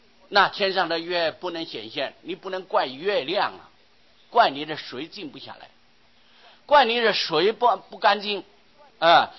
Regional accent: China; 那么我们中国人有个习惯呢

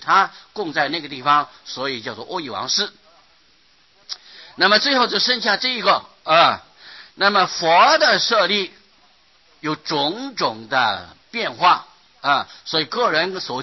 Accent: Pingtung County, Taiwan; 我们这个屏东乡下的要回去讲鬼哟

